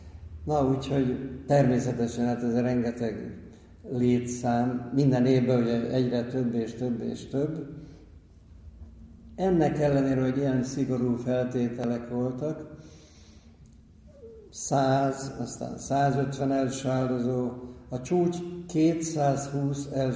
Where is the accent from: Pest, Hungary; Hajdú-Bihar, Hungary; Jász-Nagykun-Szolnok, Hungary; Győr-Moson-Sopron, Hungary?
Pest, Hungary; én meg a Gödöllői dombság nyúlványaiból származom